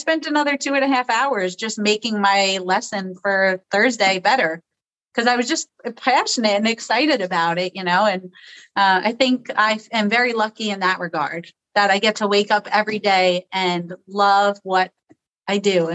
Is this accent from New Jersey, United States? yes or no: no; New York, United States; which is very much so me as a New Yorker.